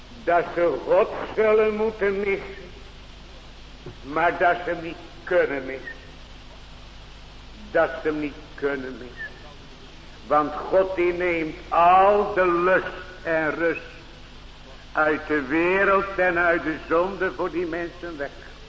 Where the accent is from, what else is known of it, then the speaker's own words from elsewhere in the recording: Kamperland, Zeeland, Netherlands; born there; Op dat plaatje waar ik geboren ben in Zeeland in Kamperland.